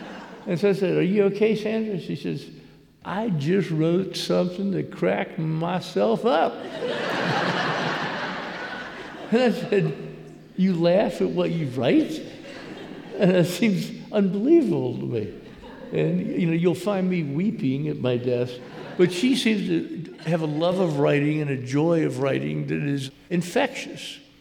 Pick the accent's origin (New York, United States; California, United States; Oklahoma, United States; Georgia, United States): Georgia, United States; Atlanta; also born or lived in Buford, South Carolina; From the day I was born in Atlanta, Georgia, at the Atlanta Naval Air Station, until I was 15, moving into Buford, South Carolina, we had moved 23 different times.